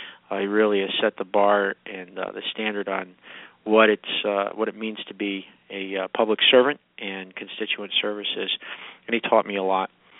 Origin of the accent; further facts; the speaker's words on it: Troy, United States; And I'm from Troy. I grew up in South Troy, and went away to college.